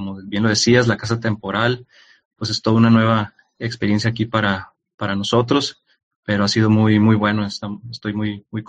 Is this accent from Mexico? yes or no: yes; Mexicali, Baja California, Mexico; siendo yo acá de estas tierras, tierras cachanillas, pues ha sido pues volver, ¿verdad?, a mi tierra, volver con la familia